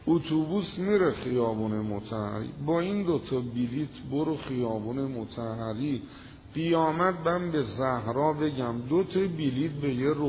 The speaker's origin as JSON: {"language": "Persian", "town": "Tehran", "region": "Tehran Province", "country": "Iran", "said": "گفت اهل کجایی؟ گفتم تهران. گفت خب اصفهان چی کار میکنی؟ گفتم منبر میکنم."}